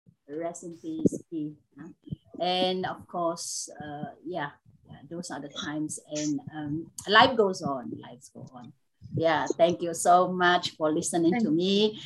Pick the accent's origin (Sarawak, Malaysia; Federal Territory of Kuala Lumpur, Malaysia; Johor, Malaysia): Johor, Malaysia; Johor Bahru; They are Malaysians like me. I'm from Johor Bahru.